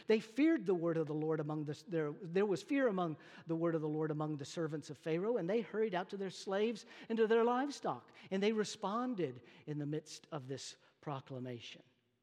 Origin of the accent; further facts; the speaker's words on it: Texas, United States; I come from North Texas, you know that. There are two certainties, two absolutes in North Texas.